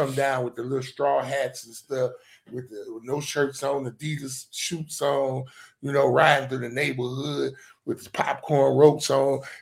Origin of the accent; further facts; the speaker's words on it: Detroit, Michigan, United States; when I grew up in Detroit, it was always about keeping your fronts up.